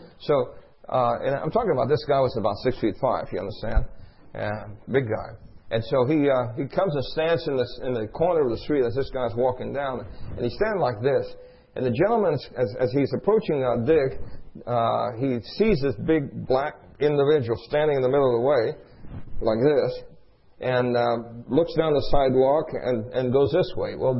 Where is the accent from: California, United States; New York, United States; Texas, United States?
New York, United States; I grew up in New York. So testimony, okay? I grew up in New York.